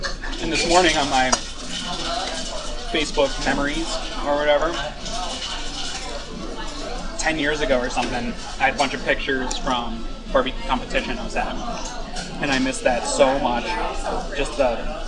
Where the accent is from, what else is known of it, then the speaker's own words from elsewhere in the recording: New England, United States; growing up in Patriots country, I didn't know, I knew maybe two or three Bills fans